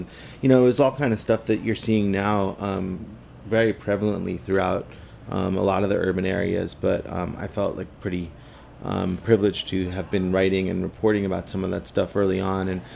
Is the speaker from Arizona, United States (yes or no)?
no; New York, United States; moved away; also born or lived in Portland, United States; I moved out from New York, which is where I'm from, out to Portland, Oregon in the early 90s.